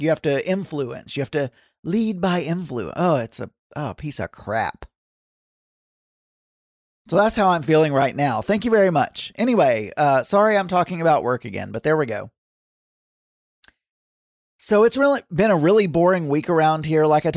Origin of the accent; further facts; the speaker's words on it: Arkansas, United States; also born or lived in Dallas; Basically, I used to live in Dallas away from all my old friends and family that I grew up with in Arkansas.